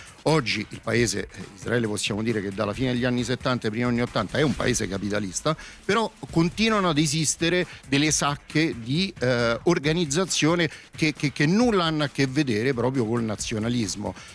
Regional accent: Rome, Lazio, Italy; born there; io sono nato a Roma, come si sente anche dall'accento, ho 50 anni, mi occupo di comunicazione. Il mio legame con Israele è un po' particolare, io sono nato in una famiglia ebraica, quindi sono ebreo

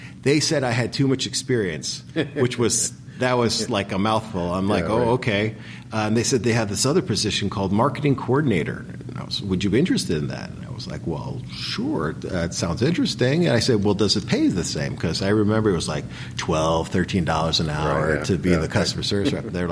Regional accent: New York, United States; I was supposed to go back to New York. I'm originally from New York.

